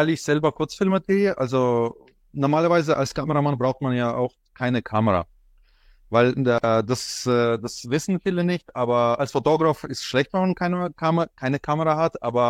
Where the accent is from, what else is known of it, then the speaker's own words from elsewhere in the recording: Bavaria, Germany; ich komme aus Bayern, ich lebe in der Nähe von Würzburg